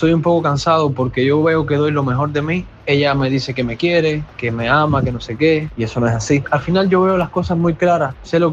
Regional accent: Cuba; tengo 23 años, soy de Cuba.

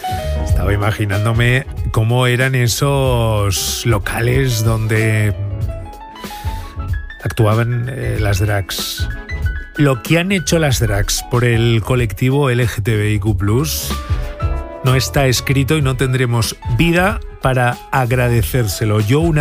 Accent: Burgos, Castile and León, Spain; moved away as an adult; now in Madrid, Spain; vengo de Burgos, familia conservadora, que a mí siempre me han dado libertad, pero claro, yo en el 99 que llegué a Madrid

